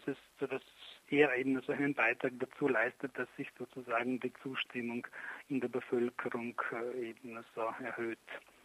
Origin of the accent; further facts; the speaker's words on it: Slavonia, Croatia; now in Vienna, Austria; ich komme aus dem östlichen Kroatien, aus Slavonien. Bin in Zagreb ins Gymnasium gegangen und habe in Wien dann Geschichte und Ethnologie und Theologie studiert